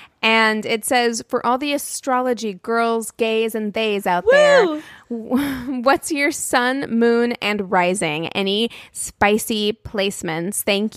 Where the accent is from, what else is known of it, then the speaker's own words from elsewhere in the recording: Albuquerque, New Mexico, United States; born there; I was born in Albuquerque, New Mexico.